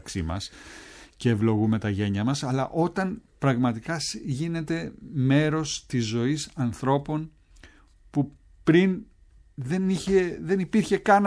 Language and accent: Greek; Rethymno, Crete, Greece; γιατί και εγώ είμαι κριτικός, παρόλο που το επώνυμό μου δεν το προδίδει. Από το Ρέθυμνο, δίπλα στα Χανιά, πολύ κοντά στα Χανιά.